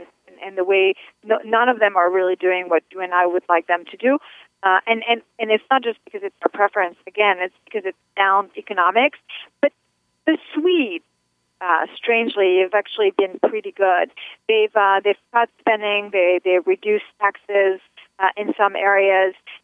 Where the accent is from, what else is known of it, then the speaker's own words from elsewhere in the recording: France; I'm also an American, but yes, I am French.